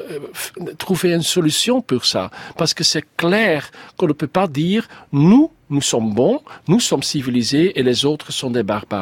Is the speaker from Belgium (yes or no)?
yes; Flanders, Belgium; Moi, je suis belge, mais je suis aussi flamand. Moi, je suis aussi cosmopolitain.